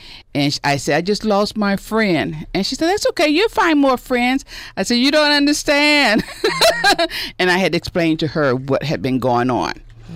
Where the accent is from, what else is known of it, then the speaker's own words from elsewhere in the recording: Florida, United States; In the South, I'm from Florida originally.